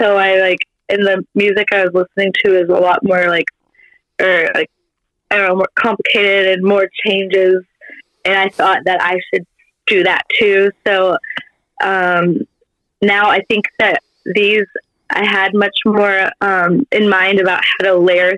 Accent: Fort Worth, Texas, United States; born there; I was born in Fort Worth.

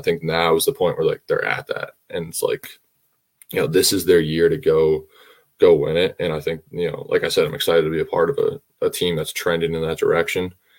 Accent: Massachusetts, United States; so I'm from Massachusetts. So growing up, I was a Red Sox fan.

